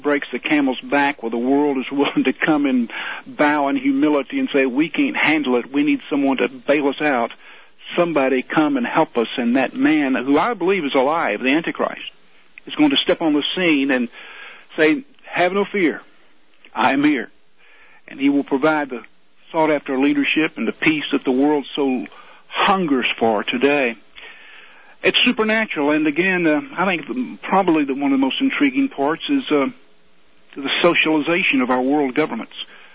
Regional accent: United States; I'm also an American, and deeply concerned about the direction that our government is taking

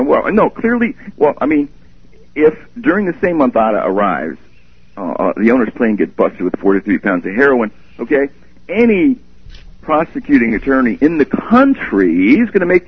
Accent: California, United States; I'm from California. I love California. I'd like to be in California right now.

